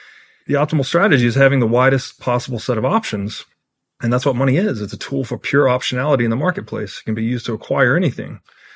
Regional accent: Tennessee, United States; So I grew up in Tennessee. If I, most of my buddies in Tennessee

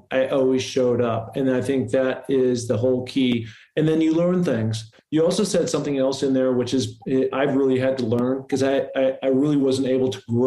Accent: Seattle, Washington, United States; I'm from Seattle, and we were so excited because this was our first NFL franchise that was launching in the city

